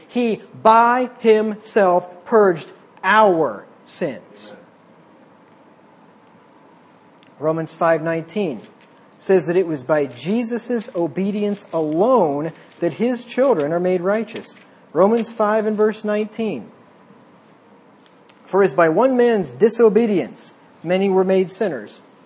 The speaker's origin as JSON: {"language": "English", "town": "Cincinnati", "region": "Ohio", "country": "United States", "said": "I was from Cincinnati before I moved here"}